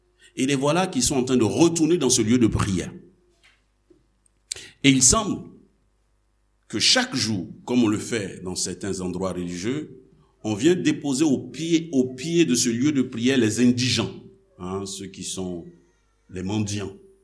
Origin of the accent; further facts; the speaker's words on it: Côte d’Ivoire; l'entend en Yakuba de chez moi en Côte d'Ivoire